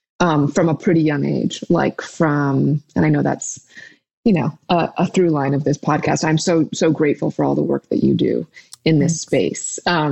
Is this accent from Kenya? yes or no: no; New York City, New York, United States; born there; I was born in New York at Lenox Hill Hospital.